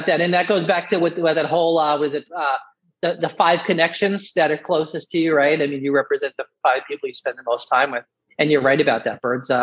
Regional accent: Staten Island, New York, United States; also born or lived in Brooklyn; now in Florida, United States; I mean, I was born in Brooklyn and grew up in Staten Island, New York, and very close-knit family.

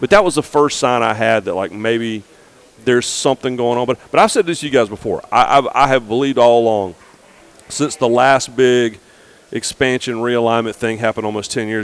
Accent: the Carolinas, United States; I grew up in the Carolinas.

